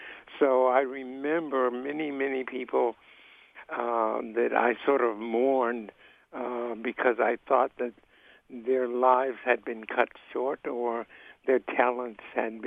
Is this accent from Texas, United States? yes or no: no; Birmingham, Alabama, United States; moved away; I grew up in Birmingham, Alabama, from 1933 to 1948, I think.